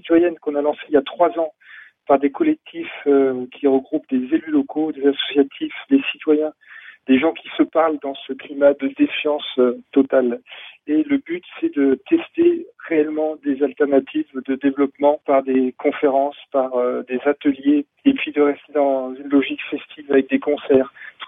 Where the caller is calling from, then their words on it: Paillet, Nouvelle-Aquitaine, France; Bonjour Denis, ici … de Paillet en Gironde.